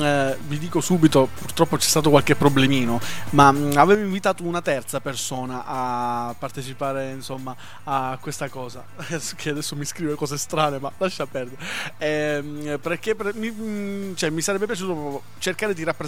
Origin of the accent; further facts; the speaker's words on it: Sicily, Italy; now in Bologna, Italy; io sì trasmetto da Bologna ma sono siciliano